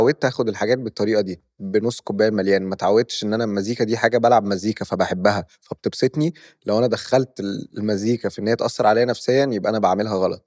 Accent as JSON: {"language": "Arabic", "country": "Egypt", "said": "أنا طبعا مصريين"}